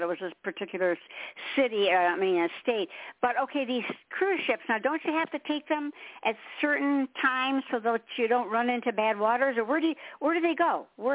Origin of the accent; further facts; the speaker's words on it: Michigan, United States; You know, I think I've been here 21 years because I'm from Michigan.